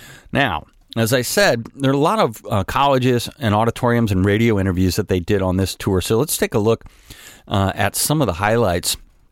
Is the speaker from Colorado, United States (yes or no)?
no; Ann Arbor, Michigan, United States; And they played the Michigan Theater in Ann Arbor, my hometown.